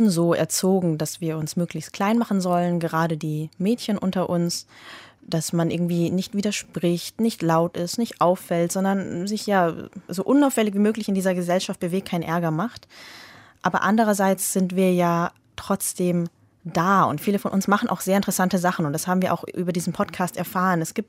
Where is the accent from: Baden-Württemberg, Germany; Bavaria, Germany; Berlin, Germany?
Bavaria, Germany; Pfarrkirchen; Also ich bin im niederbayerischen Pfarrkirchen groß geworden. Das ist ein Ort in der Nähe von der österreichischen Grenze. Wer in Niederbayern gar nichts sagt, Passau ist vielleicht so noch der nächste größere Ort. 12.000 Leute, sehr katholisch. Spießbürgerlich sagen manche, es ist eine Beamtenstadt